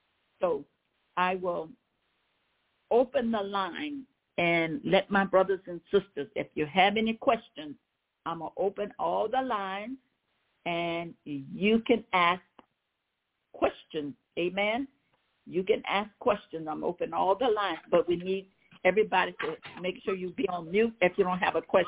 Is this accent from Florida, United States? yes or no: no; Louisiana, United States; Because I'm from Louisiana. We have more of Catholics here, and we've been doing this all our life.